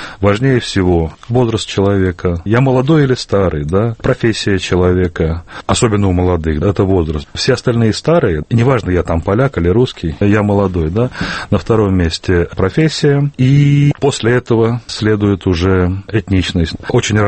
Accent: Moscow, Russia; Я москвич.

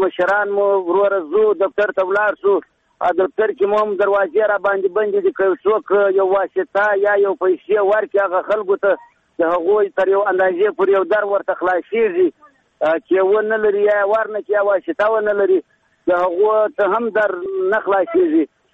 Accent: Badghis, Afghanistan; now in Herat, Afghanistan; موږ مهاجر یو دلته راغلي د بادغیس ولایت څخه

